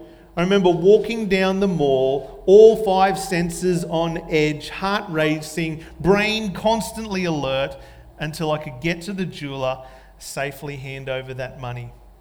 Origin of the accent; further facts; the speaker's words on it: Stradbroke Island, Queensland, Australia; I was the kid from Stradbroke Island.